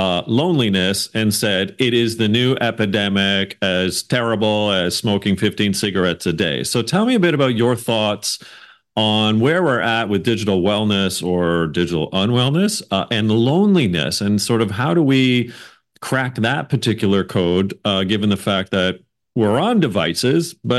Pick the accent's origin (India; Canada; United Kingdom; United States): Canada; I'm Canadian